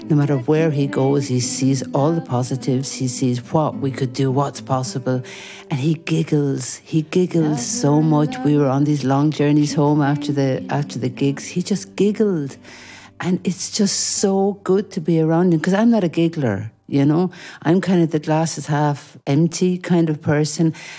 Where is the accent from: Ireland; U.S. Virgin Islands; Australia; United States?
Ireland; now in Switzerland; I mean, I come from Ireland